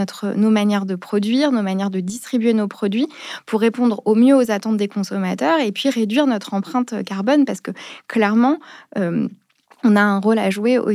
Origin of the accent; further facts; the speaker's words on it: Paris, Île-de-France, France; je suis parisienne et j'ai commencé ma carrière dans l'administration.